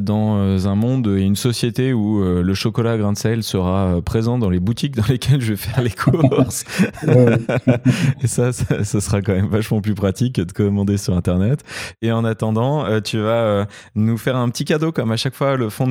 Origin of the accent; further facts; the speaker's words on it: Lyon, Auvergne-Rhône-Alpes, France; Mais je suis lyonnais